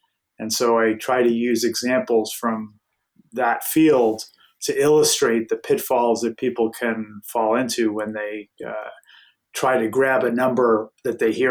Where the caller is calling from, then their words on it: Ontario, Canada; Right now, we're west of Toronto in Canada.